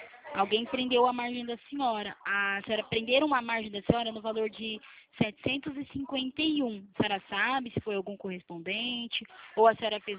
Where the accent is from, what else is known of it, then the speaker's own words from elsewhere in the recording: Bahia, Brazil; Mas eu sou baiana.